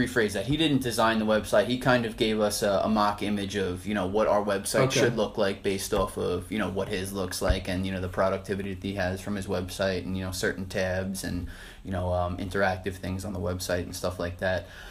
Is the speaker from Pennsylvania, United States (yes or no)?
no; Long Island, New York, United States; I am from Long Island, New York.